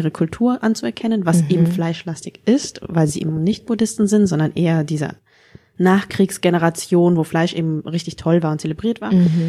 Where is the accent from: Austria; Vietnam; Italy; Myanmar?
Vietnam; Northern Vietnam; Ich bin ja aus dem Norden.